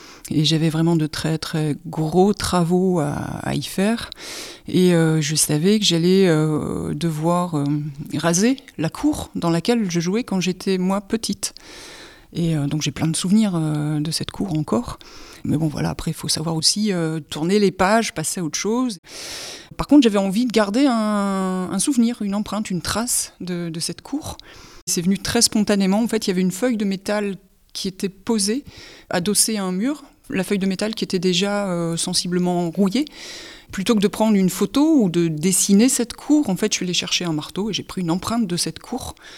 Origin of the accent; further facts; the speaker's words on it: Hénin-Beaumont, Hauts-de-France, France; also born or lived in Courrières / Paris; Je suis née à Courrières. J'ai fait toute ma scolarité à Hénin-Beaumont, où j'habite encore aujourd'hui.